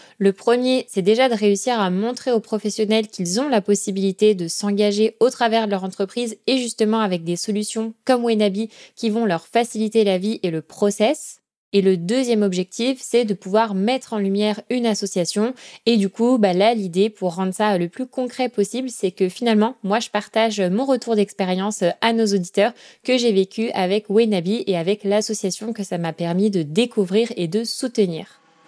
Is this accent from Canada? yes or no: no; Lyon, Auvergne-Rhône-Alpes, France; il y en a une pas loin de chez moi. C'est à Vieux-Lyon, donc c'est un quartier à Lyon. Parce que, pour rappel, pour nos auditeurs, je suis lyonnaise.